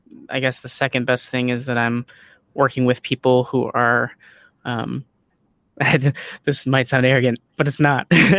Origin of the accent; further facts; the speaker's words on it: Arizona, United States; went back to my hometown in Arizona. It's a small town with a college, a community college.